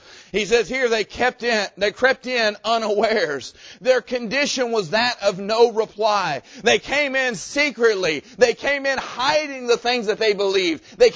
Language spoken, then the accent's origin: English; Jacksonville, Florida, United States; I remember when I was a teenager, we grew up there in Bible Baptist Church there in Jacksonville.